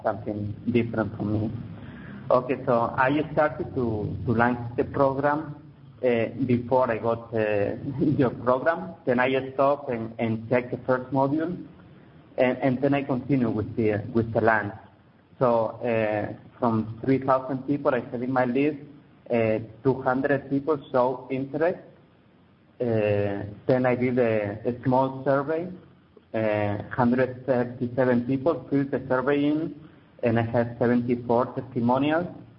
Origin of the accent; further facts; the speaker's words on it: Mexico; English is a second language; from Mexico, and I'm a law of attraction coach.